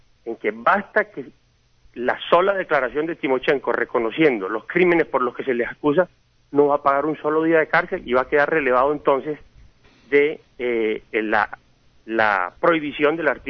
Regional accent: Colombia; y como colombianos, nosotros siempre estaremos dispuestos

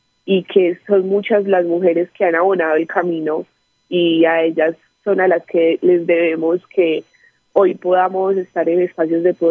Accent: Carmen de Atrato, Chocó, Colombia; also born or lived in Ciudad Bolívar; realmente vivo en el Carmen de Atrato desde hace 27 años. Nací en Ciudad Bolívar, Antioquia, que es un municipio al lado, pero por un accidente del tiempo. Pero soy oriunda del Carmen de Atrato. Es un municipio, el municipio más frío del Chocó

